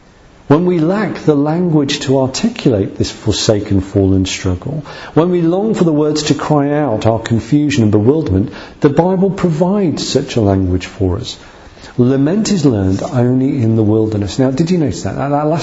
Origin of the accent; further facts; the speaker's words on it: United Kingdom; We're British, aren't we?